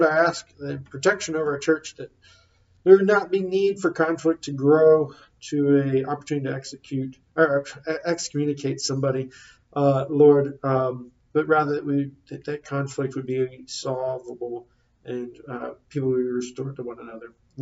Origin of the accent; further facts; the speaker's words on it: Jacksonville, Florida, United States; I can think of church I grew up in Jacksonville of a couple times where, I mean, it was pretty trivial conflict